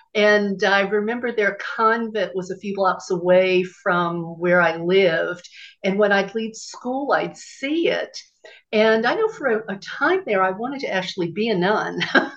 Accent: New Orleans, Louisiana, United States; Well, you know, I grew up in New Orleans, Louisiana, which is the Bible Belt, right? And so I grew up a Catholic.

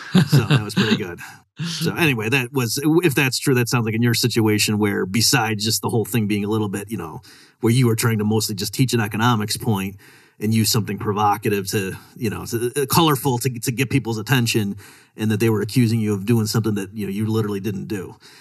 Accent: Rochester, United States; when I grew up in Rochester, and then I was going home. I forget why I was going. This was for like a high school reunion or something. There was some reason I was going back to Rochester

